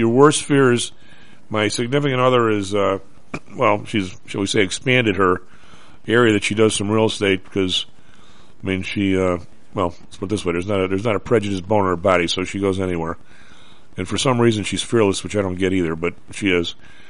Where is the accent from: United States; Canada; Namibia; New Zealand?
United States; Evergreen Park, Illinois; And where I grew up in Evergreen Park, and I've told the story before, we were at 102nd Place, the other side of the street was Chicago.